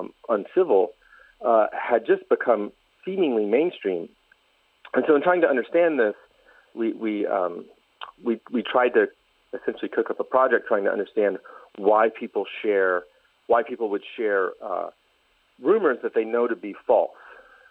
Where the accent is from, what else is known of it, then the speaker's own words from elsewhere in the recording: United States; now in Paris, France; I'm also American, even though I'm living and working in Paris.